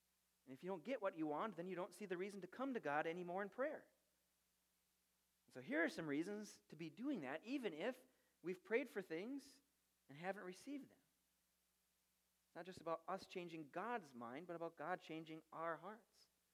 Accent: Blaine, Minnesota, United States; So I grew up in Blaine International Village off of 65. It was where the old gasoline alley was, which is torn down now, which is crazy. But I grew up in Blaine

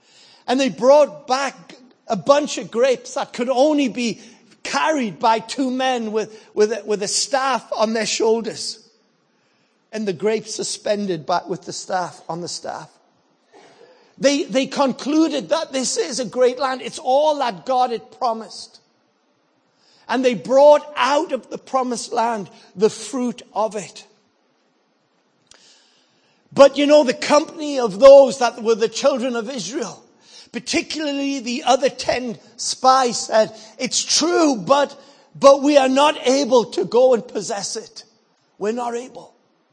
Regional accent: Sunderland, North East England, United Kingdom; I come from Revival Town. Believe me, I do. It's called Sunderland. It's on the northeast coast of England.

